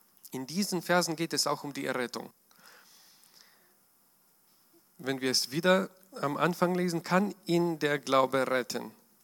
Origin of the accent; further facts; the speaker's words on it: Ukraine; German is a second language; now in Germany; ich komme aus der Ukraine. 2015 bin ich mit meiner Familie nach Deutschland gekommen.